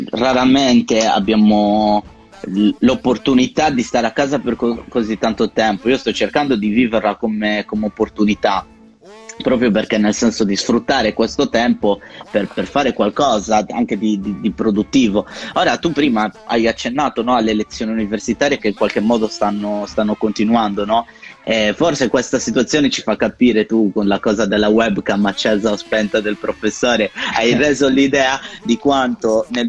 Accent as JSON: {"language": "Italian", "town": "Guspini", "region": "Sardinia", "country": "Italy", "lives_now": "Rome, Italy", "said": "io sono originario di Guspini, soltanto che in questo momento siamo un po' più distanti, no? Perché io sto a Roma"}